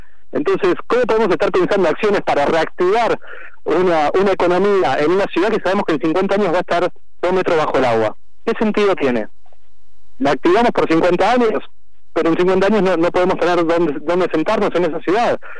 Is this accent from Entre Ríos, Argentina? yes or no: no; Buenos Aires, Argentina; yo soy de Buenos Aires y los estoy llamando desde Bariloche, porque estoy justo de un poquito de turismo.